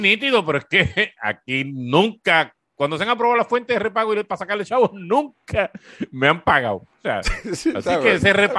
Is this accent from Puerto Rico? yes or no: yes; Puerto Rico; dentro de lo que uno está acostumbrado como boricua al fin